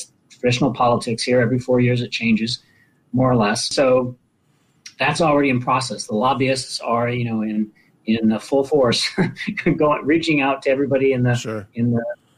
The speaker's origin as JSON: {"language": "English", "region": "California", "country": "United States", "said": "And my home state is California."}